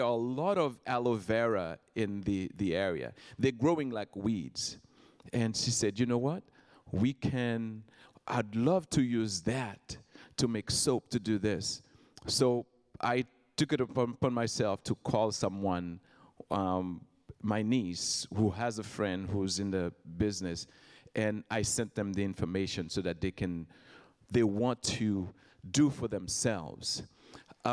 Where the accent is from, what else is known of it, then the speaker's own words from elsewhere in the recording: Haiti; I grew up in Haiti and I see certain things.